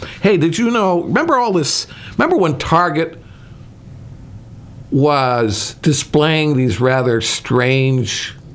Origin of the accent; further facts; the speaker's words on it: Chicago, Illinois, United States; Growing up in Chicago, I wouldn't go to college, but I went to high school football games.